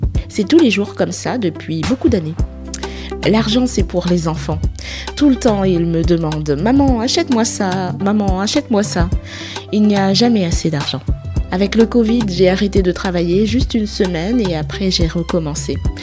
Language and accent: French; Mauritania; moved away as an adult; now in France; Je suis venue de Mauritanie après mon mariage.